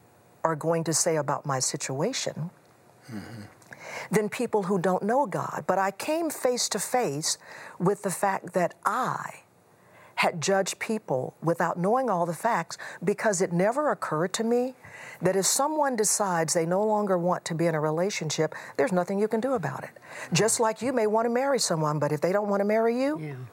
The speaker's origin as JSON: {"language": "English", "town": "Houston", "region": "Texas", "country": "United States", "tie": "born or raised there", "said": "I grew up in Houston. You went to school in the Chicago area."}